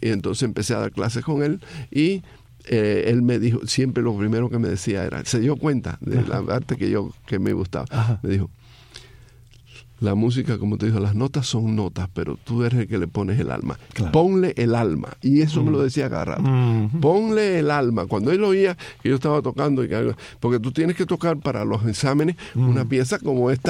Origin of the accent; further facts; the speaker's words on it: Cienfuegos, Cuba; Nací en Cienfuegos, me crié siempre en Cienfuegos.